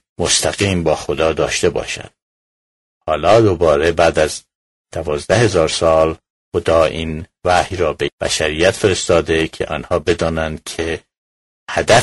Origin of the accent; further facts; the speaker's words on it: Iran; moved away as an adult; now in United States; من از ایران به آمریکا آمدم که درسم را تمام کنم